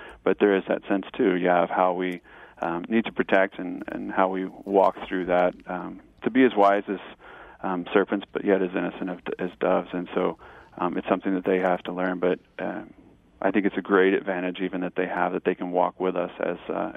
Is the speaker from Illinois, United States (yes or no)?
yes; Chicago, Illinois, United States; now in Southern California, United States; I know from my kids, I came from Chicago. And so living in Southern California, they think they're, you know, we have a small pool in our apartment and there's a park across the street.